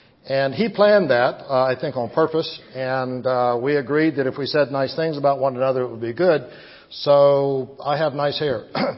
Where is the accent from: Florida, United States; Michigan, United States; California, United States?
Florida, United States; Plant City; I grew up in Plant City and grew up in the church